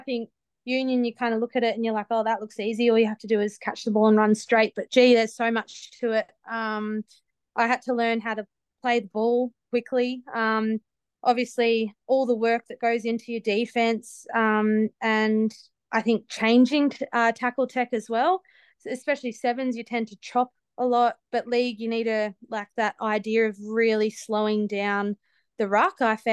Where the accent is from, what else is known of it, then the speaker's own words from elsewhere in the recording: Tasmania, Australia; also born or lived in Brisbane; then we moved obviously back home to the farm in Tasmania. So definitely still call Tasmania home for myself.